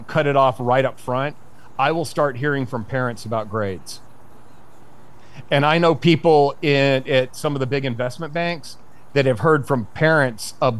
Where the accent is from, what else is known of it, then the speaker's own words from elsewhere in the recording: Memphis, Tennessee, United States; I grew up in the Southeast where Archie Manning was kind of a god